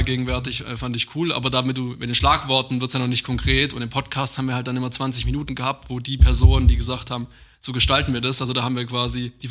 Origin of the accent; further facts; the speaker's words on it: Lake Constance area, Germany; wenn ich jetzt in meine alte Heimat, Bodenseeregion fahre